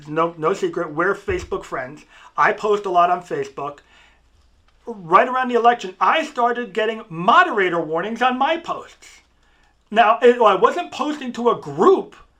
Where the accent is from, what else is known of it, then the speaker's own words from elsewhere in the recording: United States; Now, that was incredibly odd to me as an American, where that it's world famous and we know it.